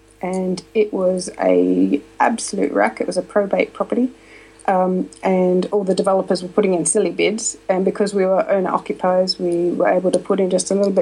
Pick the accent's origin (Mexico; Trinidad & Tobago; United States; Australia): Australia; moved away as an adult; So clearly name gives it away. I'm from Australia. I left Australia when I was 23. I'm now 41, so that's about 17 years ago.